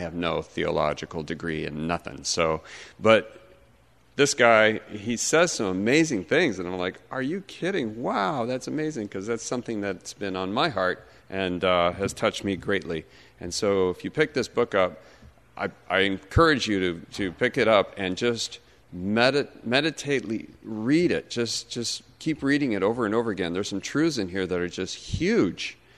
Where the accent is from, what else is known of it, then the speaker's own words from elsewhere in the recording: California, United States; I grew up in Southern California, middle child, older sister, younger brother, and immigrant parents from Holland, of all places, who came over in 1957.